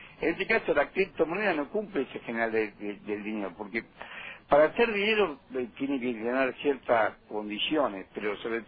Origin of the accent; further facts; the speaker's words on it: Tucumán, Argentina; born there; Yo soy tucumano de nacimiento y en mi provincia es operativo.